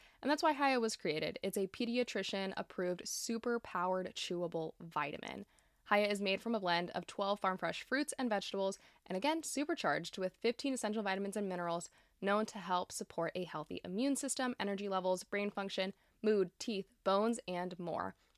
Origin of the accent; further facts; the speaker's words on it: Florida, United States; We're going to start off in my home state of Florida.